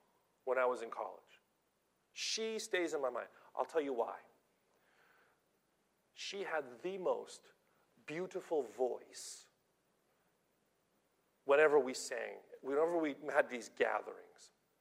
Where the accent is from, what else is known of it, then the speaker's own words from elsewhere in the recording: California, United States; I'm from Southern California, and I went to university in Southern California.